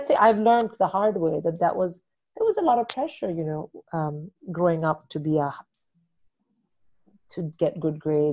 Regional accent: India; moved away; I didn't grow up here. I grew up in India.

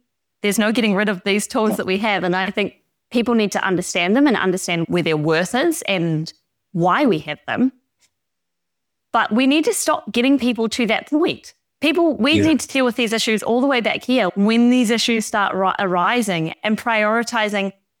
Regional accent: New Zealand; accent: New Zealand; now in Europe; obviously I'm from New Zealand, hence the accent. And we have got a beautiful home back in New Zealand

